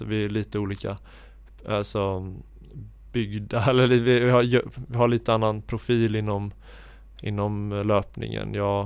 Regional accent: Sweden; jag känner mig mer kanske hemma i svenska landslaget, i och med att jag är uppväxt i Sverige och pratar svenska. Jag snackar ju så mycket norsk. Den är inte på topp alltså.

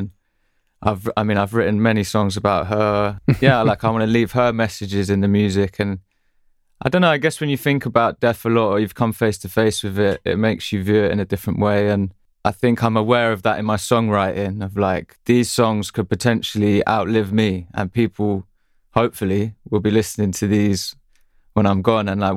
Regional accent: London, United Kingdom; I think as a young male growing up in London as well, like you have to kind of keep your wits about you

